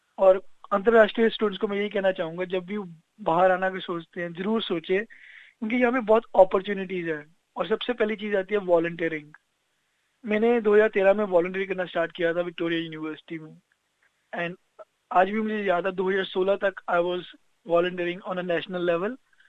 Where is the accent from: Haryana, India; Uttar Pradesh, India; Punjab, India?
Punjab, India; Patiala; moved away as an adult; मैं भारत में पंजाब से हूँ, पंजाब पटियाला से